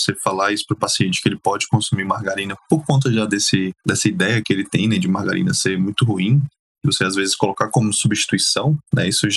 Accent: Minas Gerais, Brazil; Pô, eu sou mineiro, vou comer mineiro.

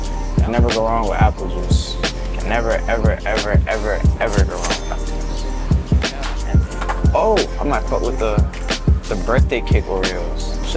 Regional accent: Staten Island, New York, United States; I'm some kid from Staten Island who makes really good music.

